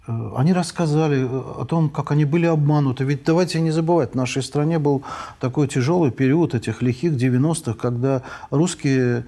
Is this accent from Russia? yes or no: no; Baku, Azerbaijan; moved away as an adult; я на 62-м году своей жизни, да, до 40 лет я родился и жил в моем родном городе, где жили все мои предки прекрасные. В ту пору, я не знаю, я уже с тех пор не был уже более, да, более 25 лет я не был у себя на родине, так случилось. В Баку